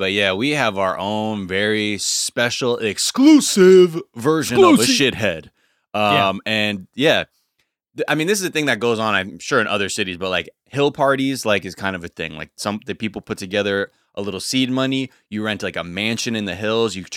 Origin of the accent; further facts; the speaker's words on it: United States; That's actually what the overwhelming feeling of being an American is.